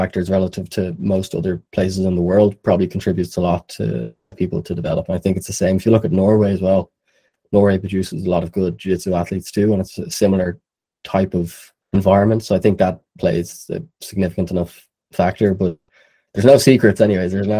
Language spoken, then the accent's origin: English; Ireland; born or raised there